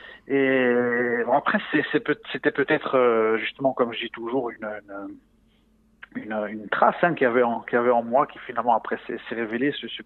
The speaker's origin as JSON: {"language": "French", "town": "Ajaccio", "region": "Corsica", "country": "France", "tie": "born or raised there", "said": "j'ai grandi en Corse. Je suis né à Ajaccio dans une famille corse à 100%, du côté de mon père, du côté de ma mère aussi. J'ai grandi dans une éducation chrétienne classique, hein, comme tous les enfants en Corse."}